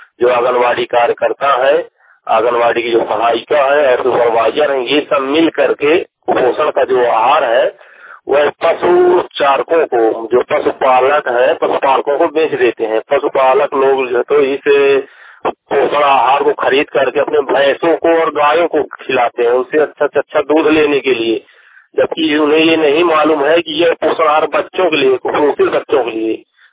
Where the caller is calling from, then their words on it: Madhya Pradesh, India; मैं ग्राम post cross से बोल रहा हूँ। ये सतना जिले का एक गांव है, रामपुर विकास खंड में यह गांव आता है।